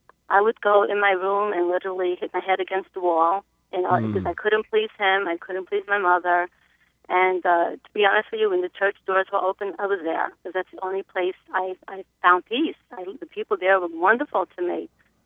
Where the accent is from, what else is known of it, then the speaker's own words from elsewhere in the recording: Italy; now in United States; You know, we come from Europe, we come from Italy. And, so that when we came to America, the best thing that happened to us is that somebody led my mom to the Lord